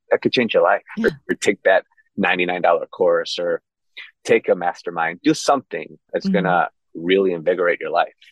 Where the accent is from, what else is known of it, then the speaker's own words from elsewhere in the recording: Chicago, Illinois, United States; also born or lived in West Virginia; I went to a super, super small school in West Virginia. I'm from Chicago. So I wanted to get away from home.